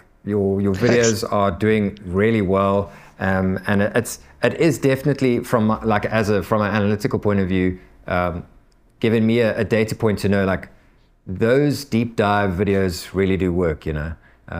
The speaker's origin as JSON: {"language": "English", "country": "South Africa", "said": "I mean, I'm South African"}